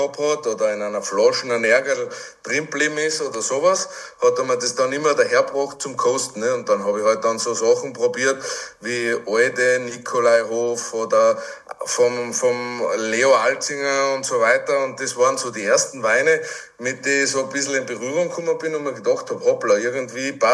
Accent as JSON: {"language": "German", "region": "Styria", "country": "Austria", "tie": "born or raised there", "said": "wo ich herkomme, oberes Murtal, ist natürlich ja Wein nicht so wirklich das Thema gewesen."}